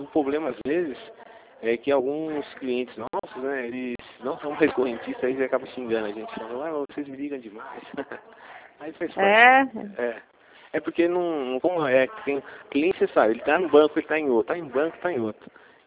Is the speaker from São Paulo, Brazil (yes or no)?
yes; Campinas, São Paulo, Brazil; eu sou de Campinas, né? Fico aqui na região de Campinas.